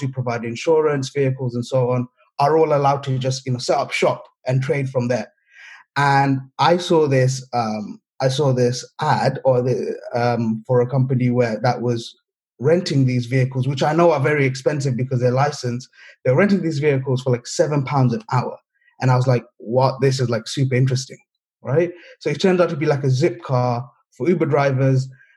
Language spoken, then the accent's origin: English; Camden, London, United Kingdom; I'm from London. I grew up in I grew up in North London in Camden Town. Lived here all my life, still sort of do. You know, grew up in Camden. My parents are originally from Bangladesh.